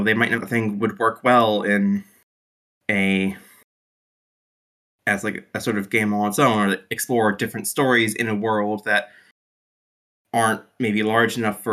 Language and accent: English; United States; I mean, I'm American.